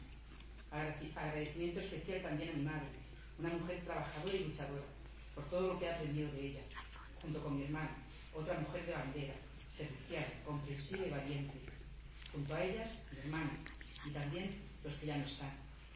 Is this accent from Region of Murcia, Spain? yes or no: yes; Calasparra, Region of Murcia, Spain; Amo profundamente a mi pueblo. Me siento orgullosa de ser calasparreña